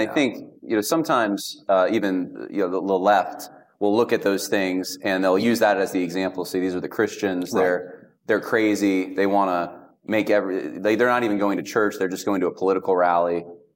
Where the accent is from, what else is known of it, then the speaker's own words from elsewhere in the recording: United States; I think it's because I'm an American and because of our history, and I'm probably also Baptist or Baptistic and stuff.